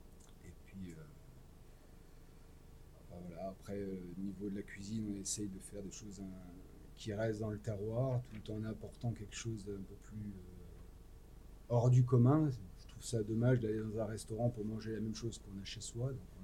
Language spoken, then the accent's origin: French; Bellac, Nouvelle-Aquitaine, France; Je suis originaire d'à côté de Bellac, et quand je retourne chez mes parents